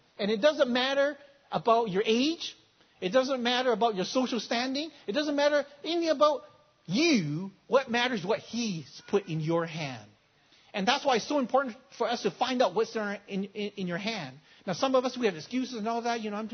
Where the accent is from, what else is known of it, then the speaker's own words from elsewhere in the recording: Victoria, British Columbia, Canada; born there; my parents live in Victoria, Canada. That's where I'm born. I'm a Canadian."